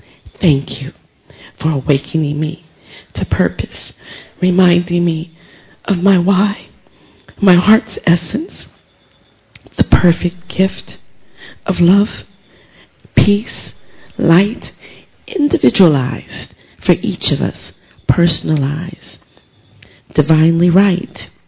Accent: United States; born there; I've met many of you. It's been a blessing to meet you. I was born in the United States.

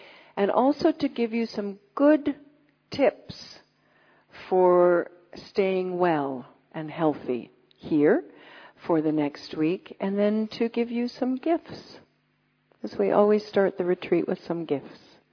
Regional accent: Halifax, Nova Scotia, Canada; I'm from Halifax in Canada

